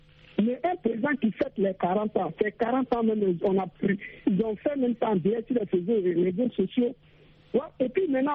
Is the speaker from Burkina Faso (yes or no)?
yes; Burkina Faso; Par exemple, chez nous, au Burkina Faso, les journaux ne font que sortir des rapports